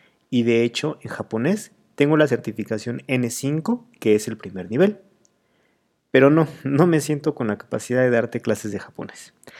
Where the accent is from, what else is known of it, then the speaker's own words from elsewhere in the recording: Mexico; first language Spanish; Soy mexicano de nacimiento, por lo que el español es mi lengua materna. No me considero un políglota, pero puedo hablar inglés e italiano a niveles bastante decentes.